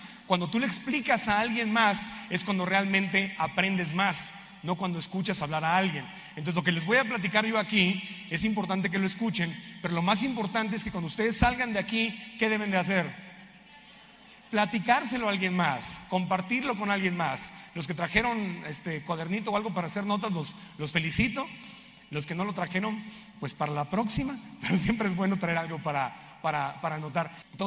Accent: Tijuana, Baja California, Mexico; born there; yo nací en la frontera entre un país rico y un país pobre. Yo nací en Tijuana, Baja California.

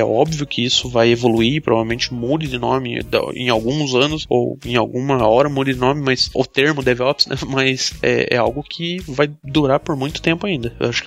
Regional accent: Curitiba, Paraná, Brazil; Sou de Curitiba também, como vocês, como alguns de vocês.

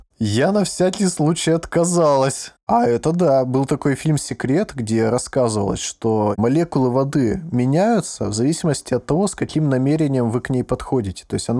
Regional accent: Russia; я сказала, что я из России.

